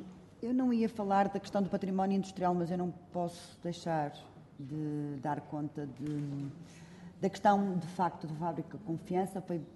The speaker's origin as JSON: {"language": "Portuguese", "town": "Moura", "region": "Beja", "country": "Portugal", "said": "sou de Moura"}